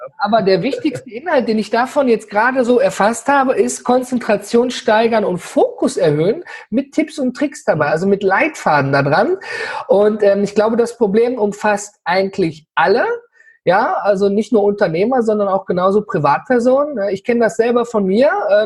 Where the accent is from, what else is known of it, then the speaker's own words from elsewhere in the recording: North Rhine-Westphalia, Germany; ich komme ja hier aus dem Ruhrgebiet